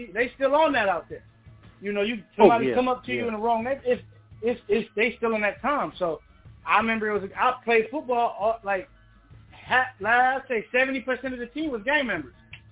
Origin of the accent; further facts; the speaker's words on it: Detroit, Michigan, United States; I grew up in Detroit as well. So, the homies in Detroit, I've been to all the gutters. You know what I'm saying? You know, the 313, I used to live there.